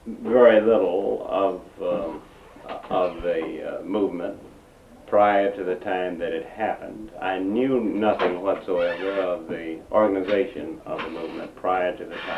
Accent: the South, United States; my experience as a Southerner in the South

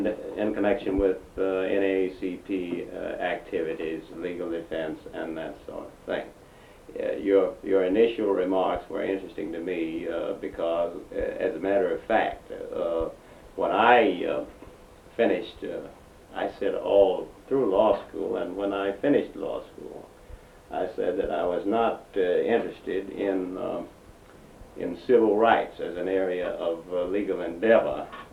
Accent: the South, United States; my experience as a Southerner in the South

